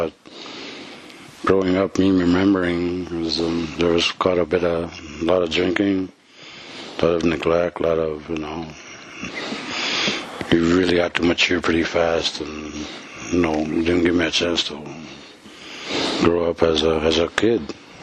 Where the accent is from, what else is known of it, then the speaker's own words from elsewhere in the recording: Nelson House, Manitoba, Canada; Okay, I'm from Nelson House. Okay. And growing up in Nelson House, there were quite a bit of, a lot of alcoholism, and a lot of drinking, a lot of pretty much some poverty